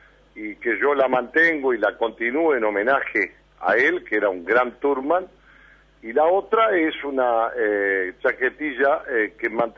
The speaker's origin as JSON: {"language": "Spanish", "region": "Paysandú", "country": "Uruguay", "said": "venimos desde Paysandú, así que con la misma ilusión desde hace muchísimos años"}